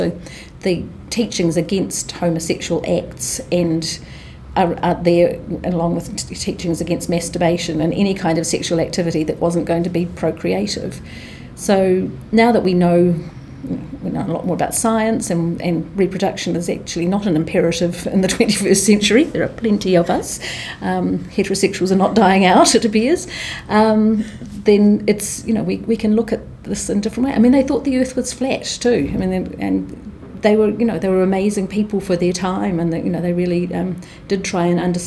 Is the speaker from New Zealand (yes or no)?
yes; Timaru, Canterbury, New Zealand; I grew up in Timaru in the South Island, and my family went to the local Presbyterian church, and on my mother's side of the family, they're Scottish heritage